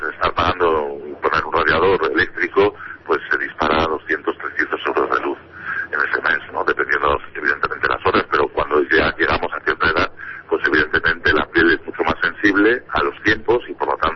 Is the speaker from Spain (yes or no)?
yes; Fuenlabrada, Community of Madrid, Spain; Yo recuerdo cuando era pequeño, incluso aquí en Fuenlabrada